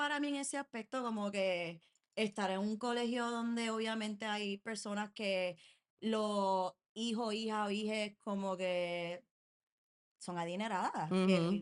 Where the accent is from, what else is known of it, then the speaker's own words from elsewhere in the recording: Carolina, Puerto Rico; moved away as an adult; now in New York, United States; Mira, yo soy nacida y criada en Carolina.